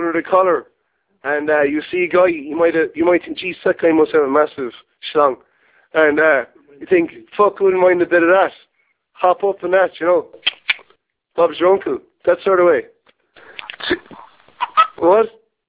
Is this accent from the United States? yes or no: no; Ireland; So, like, what does it matter that I'm Irish?